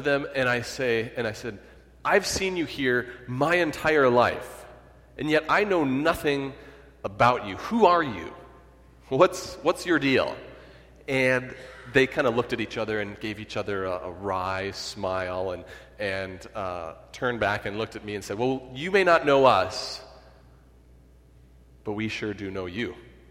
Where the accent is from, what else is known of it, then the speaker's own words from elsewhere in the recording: Minneapolis, Minnesota, United States; And when I was back home last year for worship in Minneapolis, in my hometown